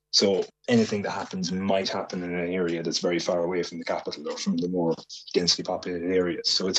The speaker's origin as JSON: {"language": "English", "country": "Ireland", "moved": "as an adult", "lives_now": "Bogota, Colombia", "said": "I'm an Irishman living in Bogota. When I first came here in 2014, started working here, and I've lived here ever since."}